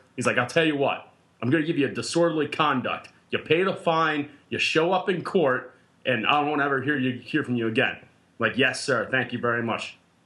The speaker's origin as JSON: {"language": "English", "region": "Pennsylvania", "country": "United States", "said": "I'm like, yeah, you know, I'm from Pennsylvania."}